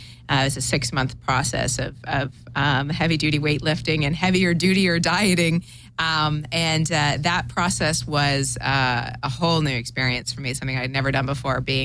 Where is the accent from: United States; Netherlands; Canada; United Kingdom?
Canada; Toronto, Ontario; moved away as an adult; So I'm originally from Toronto, but I came to California originally on a corporate path. I was recruited to Silicon Valley